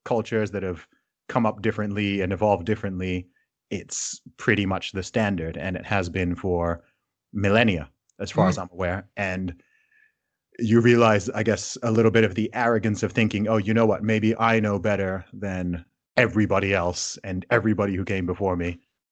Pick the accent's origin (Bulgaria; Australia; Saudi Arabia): Saudi Arabia; also born or lived in United Kingdom; I am British, despite my accent not giving it away. So I was born in the UK.